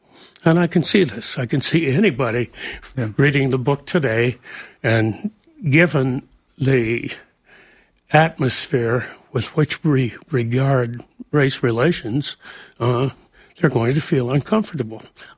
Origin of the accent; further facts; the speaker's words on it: Ohio, United States; I grew up on the Black River in Ohio, and my brother and two other guys and I built a raft.